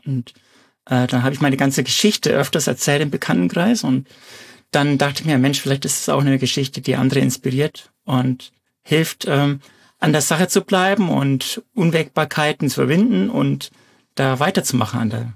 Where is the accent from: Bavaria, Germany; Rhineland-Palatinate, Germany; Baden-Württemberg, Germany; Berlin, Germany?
Bavaria, Germany; moved away; also born or lived in Munich; das sind 11 Jahre in der Region. Und an meinen Dialekt hört man sich. Ich bin eigentlich ursprünglich aus Mittelfranken. Hatte eine kleine Ecke gemacht über München. Und dann bin ich hier in der Nähe von Karlsruhe gelandet.